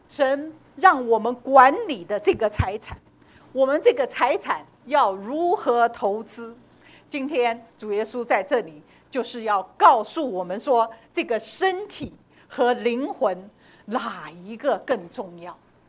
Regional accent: China; 我们中国人都知道这个长远的价值的这个好处，所以中国人喜欢存钱，中国人喜欢买房地产。

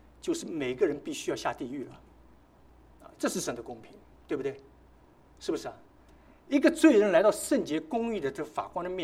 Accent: Shanghai, China; 那么大家都知道我是个上海人了，

